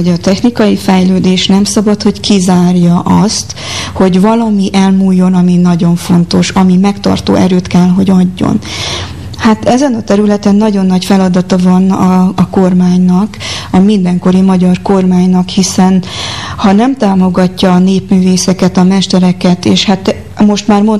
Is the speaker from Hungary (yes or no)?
no; Korond, Harghita, Romania; Erdélyben, Korondon, ott nap mint nap azzal szembesültem, abba születtem, hogy gyönyörű tárgyakat alkottak a szüleim